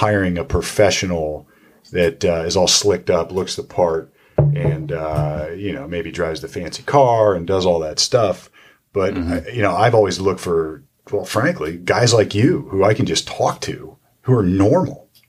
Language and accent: English; Sunbury, Ohio, United States; I grew up in Well, I went to Big Walnut High School up in Sunbury, and it was a rural community at the time.